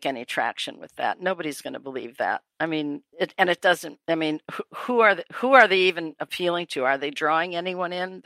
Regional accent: Wisconsin, United States; I've always been a Packers fan because I'm from Wisconsin.

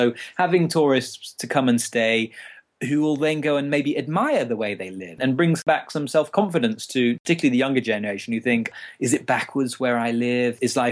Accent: England, United Kingdom; because I'm from Northern England. And if I go back to my home village, the young people, like me, have all had to leave.

